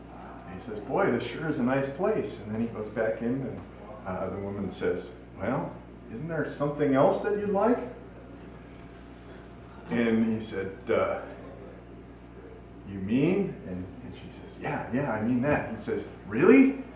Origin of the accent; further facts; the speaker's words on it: Ann Arbor, Michigan, United States; I'm from Ann Arbor, Michigan.